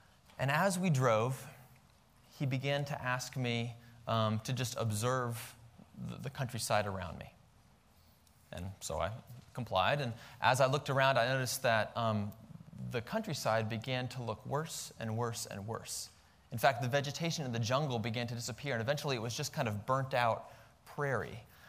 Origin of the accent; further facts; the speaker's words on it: Denver, Colorado, United States; And so even though we're from Denver and just back in Virginia for a few short weeks here